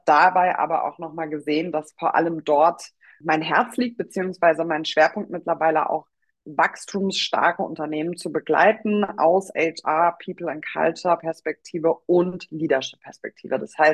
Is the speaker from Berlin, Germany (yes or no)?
yes; Berlin, Germany; Ich komme aus Berlin. Ich bin, werde, ich wollte gerade sagen, ich bin 34, aber ich werde 34 dieses Jahr.